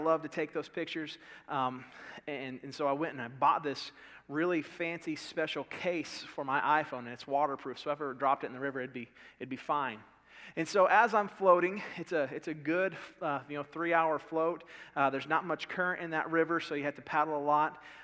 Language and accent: English; the South, United States; I'm from the Bible Belt.